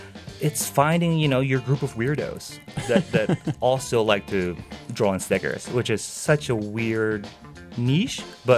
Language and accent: English; Philippines; now in United States; I thought about what it was growing up in the Philippines